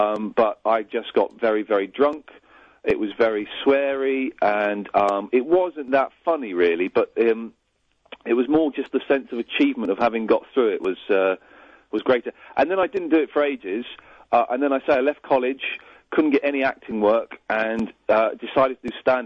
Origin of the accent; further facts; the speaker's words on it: Slough, South East England, United Kingdom; born there; I was born in Slough, that is correct, yes, 5 points.